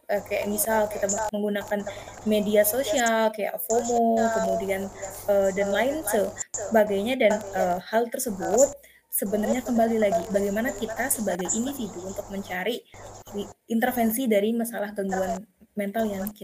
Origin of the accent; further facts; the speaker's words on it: Bangka Belitung Islands, Indonesia; Perkenalkan … asal dari Provinsi Kepulauan Bangka Belitung.